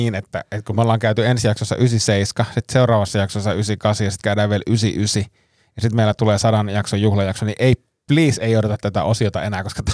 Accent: Suomussalmi, Kainuu, Finland; mä olin maalta kotoisin. Meillä ei ollut, kun siis Suomussalon nuorisosaaron talolla silloin teillä näytettiin elokuvaa.

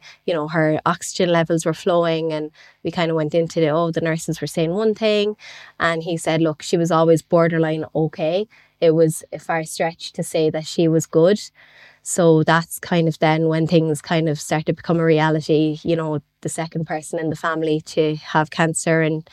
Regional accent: Cork, Munster, Ireland; So I grew up in Cork City in Blackpool.

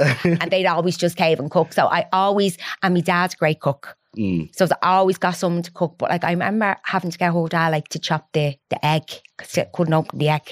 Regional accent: Crumlin, Leinster, Ireland; It wasn't easy growing up in Crumlin.

